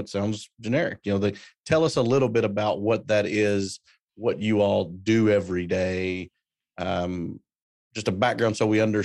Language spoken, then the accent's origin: English; Kentucky, United States; I'm originally from Central Kentucky, so this is in my backyard.